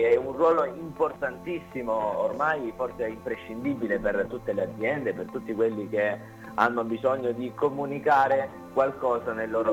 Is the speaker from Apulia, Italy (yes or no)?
yes; Apulia, Italy; io sono del sud, sono salentino